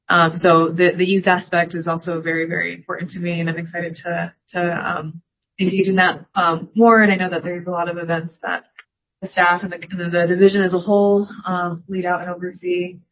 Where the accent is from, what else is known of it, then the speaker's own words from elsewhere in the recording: Utah, United States; I'm born and raised in Utah as well, so I've never called home anywhere else.